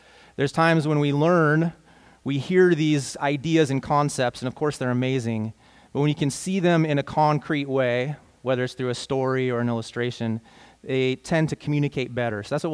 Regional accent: Oregon, United States; also born or lived in Philippines; We grew up in Oregon. We spent 15 years in the Philippines.

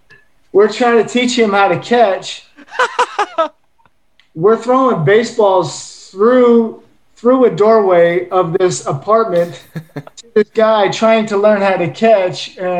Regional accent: Canada; sir, I'm Canadian.

